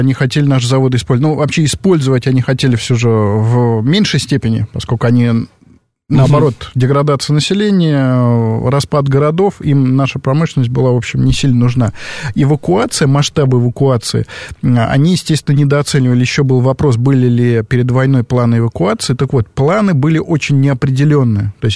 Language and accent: Russian; Tashkent, Uzbekistan; в моем родном городе Ташкенте